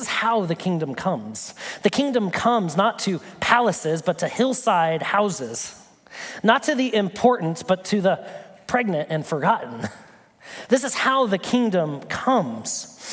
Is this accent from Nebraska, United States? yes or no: yes; Nebraska, United States; I'm from Nebraska, I know exactly what that looks like.